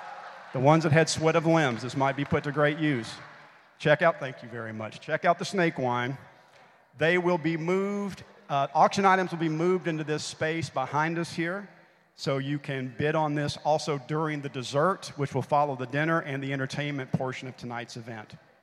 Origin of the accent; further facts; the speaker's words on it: Memphis, Tennessee, United States; from my hometown of Memphis is Memphis Tourism